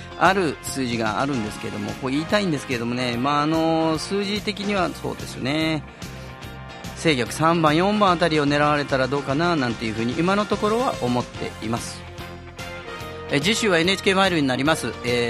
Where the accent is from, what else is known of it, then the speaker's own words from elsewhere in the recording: Kyoto, Japan; 地元の京都ですからね